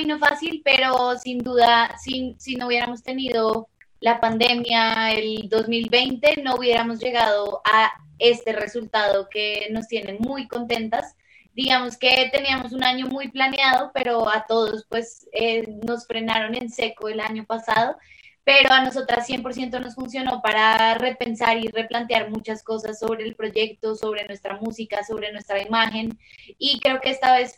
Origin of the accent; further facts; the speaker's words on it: Colombia; somos súper colombianas